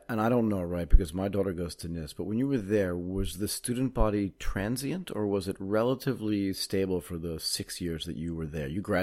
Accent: Connecticut, United States; I grew up in Connecticut. I went to college in Connecticut.

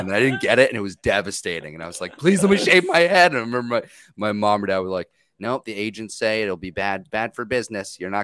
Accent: New Jersey, United States; I think it was, I grew up in Jersey and all the kids had like buzzed haircuts or frosted tips.

